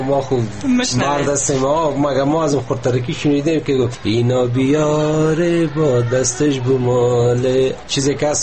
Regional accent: Parwan, Afghanistan; در ولایت ما فضل خدا هر چیزی آف میشه.

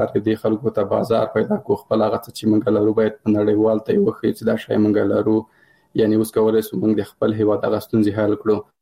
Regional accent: Afghanistan; مثال زه د کابل د پکتیا يم

